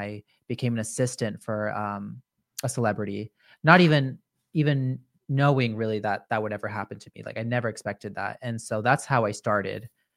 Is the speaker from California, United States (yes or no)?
yes; Santa Clarita, California, United States; Because I grew up in Santa Clarita, so I'm very like, you know